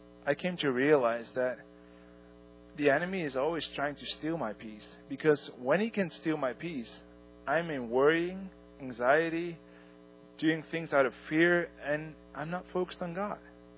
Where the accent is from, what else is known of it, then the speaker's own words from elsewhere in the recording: Netherlands; English is a second language; I'm from the Netherlands.